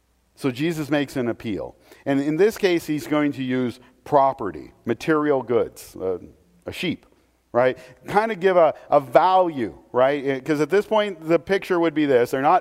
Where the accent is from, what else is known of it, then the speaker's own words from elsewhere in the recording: Portland, Oregon, United States; In fact, most of you know, I grew up in Portland.